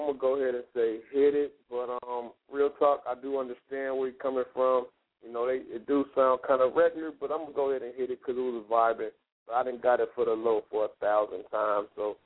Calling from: Alabama, United States; Yeah, I'm coming from Alabama, but y'all know me, man.

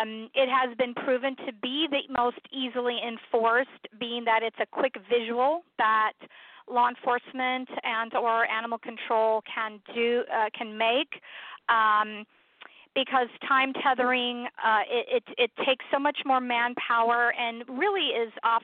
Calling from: California, United States; I mean, I'm calling from California

